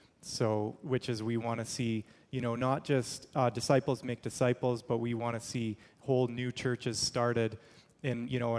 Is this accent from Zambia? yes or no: yes; Zambia; born there; I was born in Zambia, Africa, on the mission field. My dad was a missionary. Parents were missionaries there for 6 years, and I was born during that time.